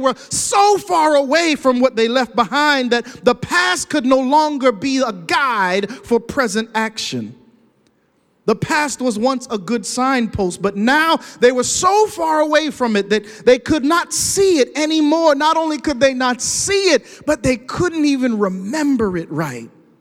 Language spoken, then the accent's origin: English; Panama; also born or lived in Puerto Rico; My parents were missionaries and church planters from Panama. I grew up in Bible studies under coconut trees in Panama and in Puerto Rico